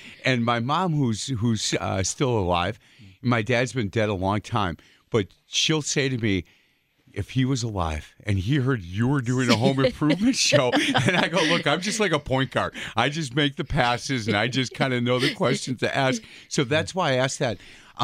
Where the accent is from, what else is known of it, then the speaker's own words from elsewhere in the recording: Ireland; And as an Irish guy, my final decision is always maybe.